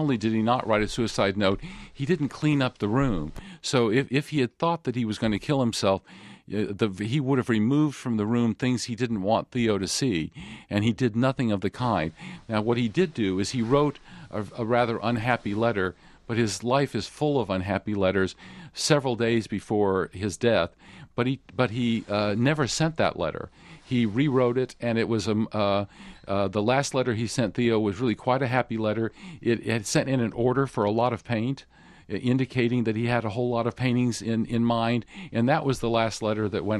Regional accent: United States; As an American, it would be sort of uncomfortable to do so.

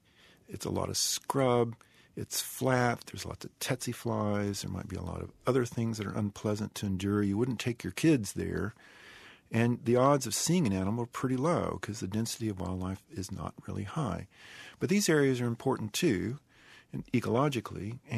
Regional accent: Fort Worth, Texas, United States; So I started out having grown up in Texas myself. Mm-hmm. I'm from Fort Worth originally

